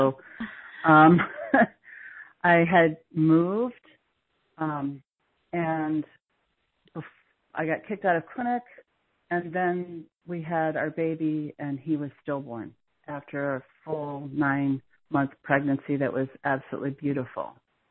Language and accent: English; East Coast, United States; moved away as an adult; I grew up on the East Coast. My first 30 years of my life was all on the East Coast, and I moved to Iowa.